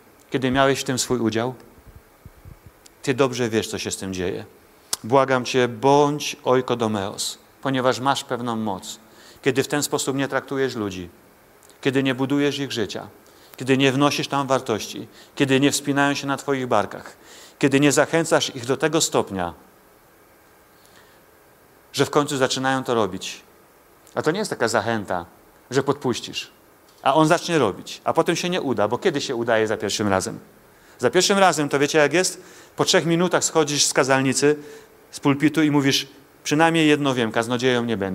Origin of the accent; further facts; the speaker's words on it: Jarocin, Greater Poland Voivodeship, Poland; born there; Ja urodziłem się w Jarocinie